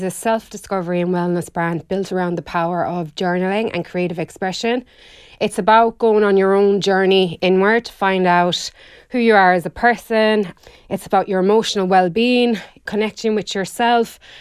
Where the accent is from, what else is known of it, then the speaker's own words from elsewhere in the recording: Inch Beach, County Kerry, Ireland; also born or lived in Limerick / Boston; I'm from Inchbeach in County Kerry. So I grew up there. My main background is, I guess, I did design in college. I went to art college in Limerick, where I stayed for a good few years.